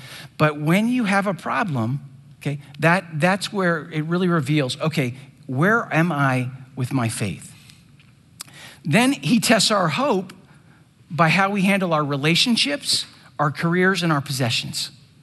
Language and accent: English; Washington, District of Columbia, United States; So for example, I grew up in Washington, D.C.